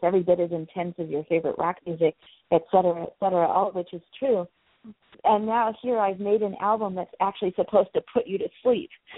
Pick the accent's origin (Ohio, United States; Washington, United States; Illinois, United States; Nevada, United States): Illinois, United States; Chicago; I get to enjoy being a Chicagoan, but I don't have to actually be there every day of the year.